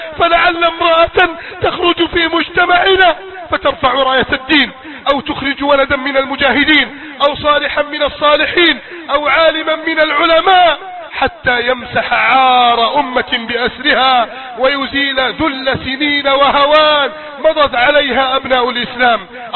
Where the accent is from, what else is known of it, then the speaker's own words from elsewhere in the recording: Egypt; بلدنا مصر